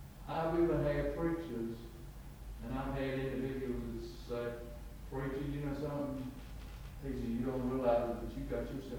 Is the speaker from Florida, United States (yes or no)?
no; Danville, Virginia, United States; And they asked me, says, where are you from? I said, Danville, Virginia.